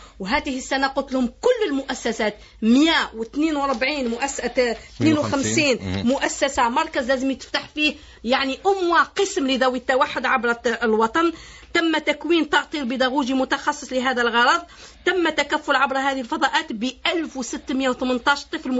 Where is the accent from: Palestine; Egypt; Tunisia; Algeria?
Algeria; وهذا أعطالي أنا كمسؤولة جزائرية وكوزيرة